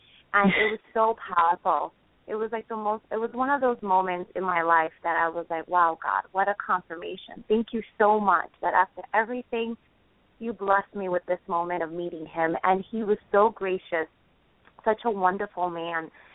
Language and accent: English; New Jersey, United States; so I had to come back to my hometown of New Jersey.